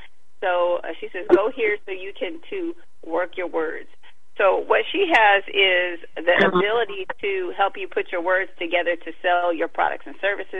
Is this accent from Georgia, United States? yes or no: no; Seattle, Washington, United States; moved away; You know, I'm from Seattle, and that was a catastrophe trying to find a counselor in Seattle. So glad I'm gone from there.